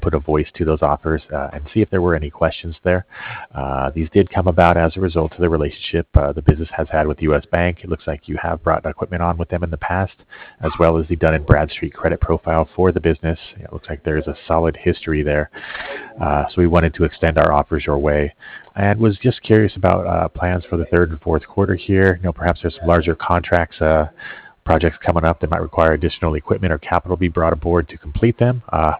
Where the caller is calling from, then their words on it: Cardiff, Wales, United Kingdom; I'm calling from Cardiff.